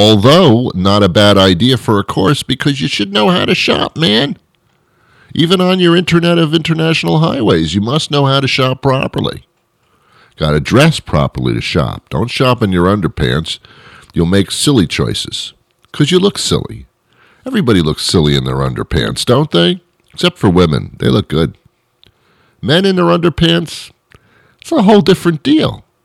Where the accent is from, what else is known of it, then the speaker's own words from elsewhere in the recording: Teaneck, New Jersey, United States; I was brought up in New Jersey for those wonder years with the bread and everything. I was brought up in Teaneck, New Jersey.